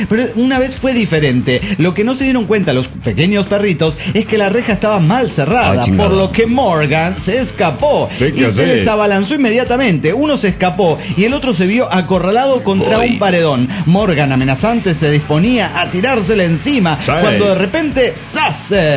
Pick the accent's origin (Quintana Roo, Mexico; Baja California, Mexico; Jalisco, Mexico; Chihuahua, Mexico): Chihuahua, Mexico; soy de Chihuahua, México.